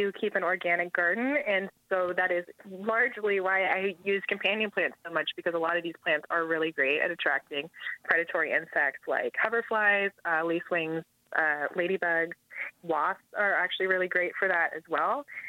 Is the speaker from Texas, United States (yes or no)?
no; Pennsylvania, United States; now in Maine, United States; No, I'm originally from Pennsylvania, okay. But I've been in Maine for a while.